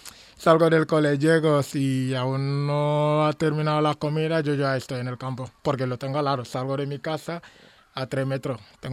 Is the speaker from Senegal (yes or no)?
yes; Ziguinchor, Senegal; Soy de Gigenshor, en el sur de Senegal.